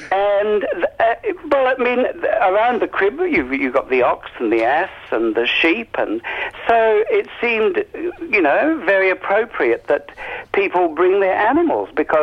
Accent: Scotland, United Kingdom; I'm a Scot.

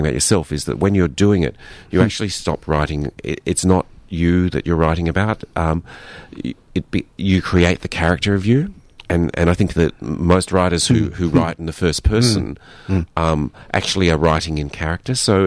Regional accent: Australia; hey, I'm an Australian filmmaker.

